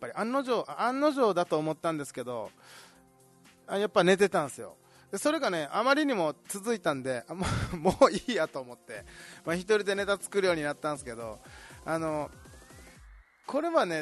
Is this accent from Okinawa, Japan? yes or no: yes; Okinawa, Japan; 東京に憧れて上京してで帰ってきて、それでもまだ東京で仕事ができると、沖縄にいながらもちょっと嬉しいですよね